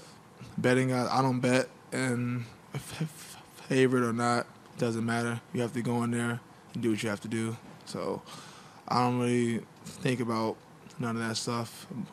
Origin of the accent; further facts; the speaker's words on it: United States; We're both – he's French, I'm American.